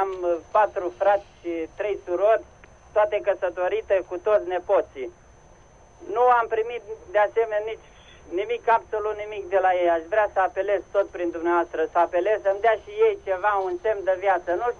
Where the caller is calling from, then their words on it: Wuppertal, North Rhine-Westphalia, Germany; Și sunt din Wuppertal.